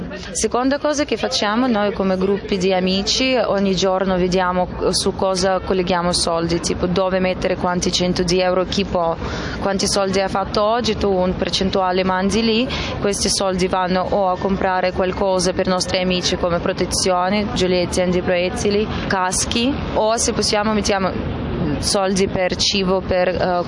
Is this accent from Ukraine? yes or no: yes; Ukraine; born there; Italian is a second language; also born or lived in Moscow; Sono nata qui in Ucraina, ho un documento certificato di nascita che dice che sono ucraina, però è successo così in vita che ho dovuto finire scuola a Mosca. Mia mamma è russa.